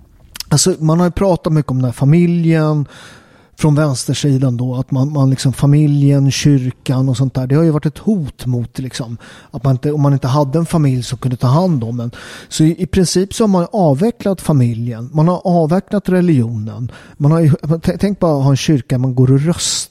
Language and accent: Swedish; Sweden; Jag tycker att jag är katolik, men jag är uppväxt i Sverige